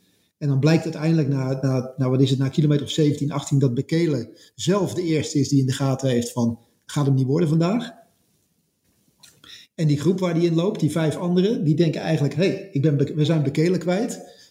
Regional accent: Netherlands; als Nederlander, of als West, als zeg maar, bijna kan bijna zeggen als West-Europeaan

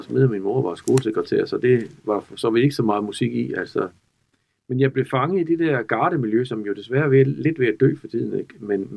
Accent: Vejle, Region of Southern Denmark, Denmark; Jeg kommer fra Vejle oprindeligt.

